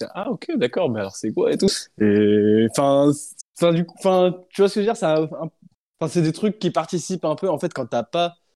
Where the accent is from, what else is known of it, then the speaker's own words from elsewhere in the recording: Morocco; moi je disais bah j'ai le passeport marocain, tu vois, enfin je suis marocain.